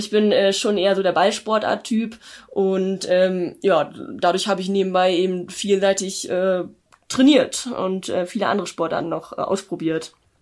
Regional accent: Löningen, Lower Saxony, Germany; in einer normalen Turnhalle in Löning, in meiner Heimat

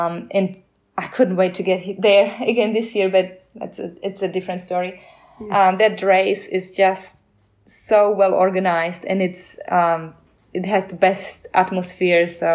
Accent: Czechia; English is a second language; moved away; So I'm from Czech Republic, and the race is in Slovakia.

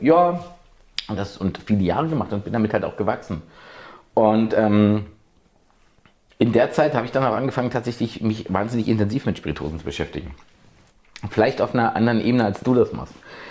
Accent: Brandenburg, Germany; born or raised there

